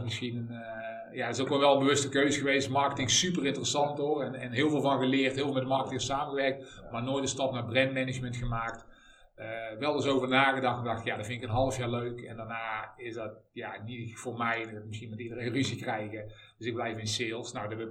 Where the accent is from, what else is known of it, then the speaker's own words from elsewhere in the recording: Tilburg, North Brabant, Netherlands; also born or lived in Amsterdam; Terug verhuisd vanuit Amsterdam naar Tilburg, waar ik vandaan kom. Wat je waarschijnlijk maar mijn accent kunt horen.